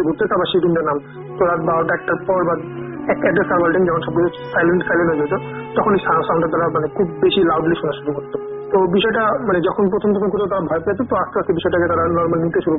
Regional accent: Dinajpur, Rangpur Division, Bangladesh; now in Dhaka, Bangladesh; আমি ঢাকা পলিটেকনিকে ফাইনালের একজন স্টুডেন্ট। আমার হোমটাউন দিনাজপুরে

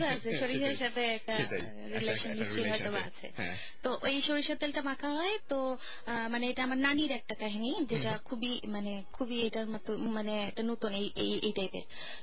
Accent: Dinajpur, Rangpur Division, Bangladesh; আমার দেশের বাড়ি পিনাজপুরে, এবং আমার অ্যাকচুয়ালি আমরা এখন ওখানে থাকি, বাট বেসিক্যালি আমার বাবা গাইবান্ধা ডিস্ট্রিক্ট থেকে।

